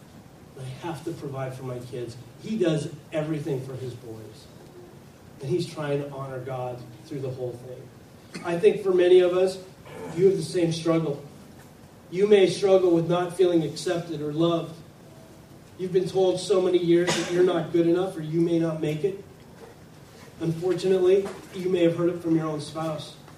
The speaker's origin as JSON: {"language": "English", "region": "Scotland", "country": "United Kingdom", "said": "He's Hispanic, brown, and I'm Scottish, pink."}